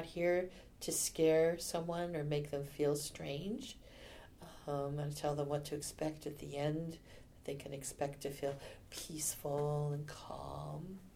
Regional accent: Anaheim, California, United States; when I was a child, I grew up in Anaheim, and at that time, homes were built with big yards, so we had a great big yard.

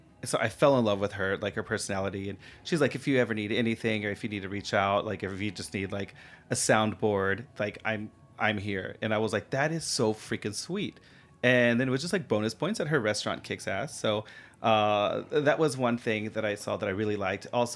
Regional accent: India; now in United States; I'm a woman. I'm from India. Like, I'm here in the South and I've had no problems.

